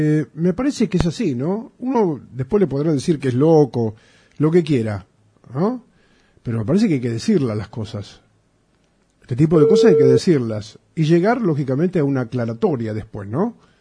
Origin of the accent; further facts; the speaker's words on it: Argentina; los que estamos adentro de la Argentina somos argentinos